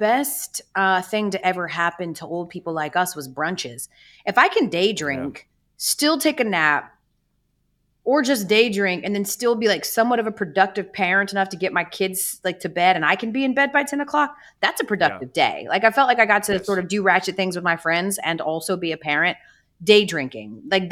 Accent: Atlanta, Georgia, United States; maybe it's because I'm from Atlanta

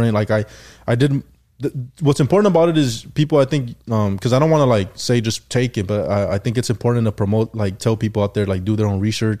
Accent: Los Angeles, California, United States; growing up in South Central and seeing like to be honest, like I had a fucked up childhood.

